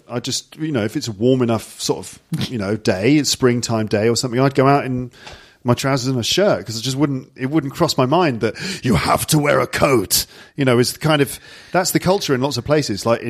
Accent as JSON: {"language": "English", "region": "England", "country": "United Kingdom", "said": "I am English. I'm an English girl."}